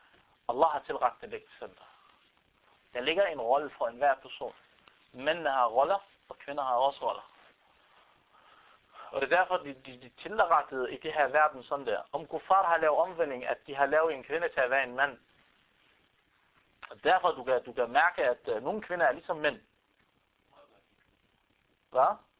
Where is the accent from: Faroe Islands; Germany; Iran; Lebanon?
Lebanon; Beirut, Beirut Governorate; now in Denmark; Kommer fra Beirut, hvor der var gang i den, mennesker, og du går ud.